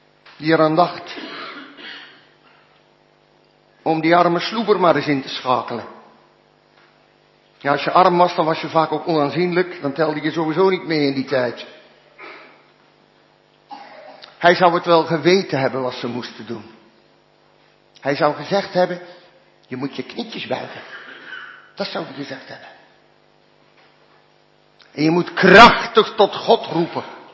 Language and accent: Dutch; Genderen, North Brabant, Netherlands; born there; In mijn geboortedorp Genderen was dat de Tiebrucht.